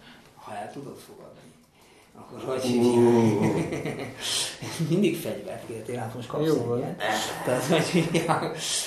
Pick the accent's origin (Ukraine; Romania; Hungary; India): India; mert én mégiscsak indiai vagyok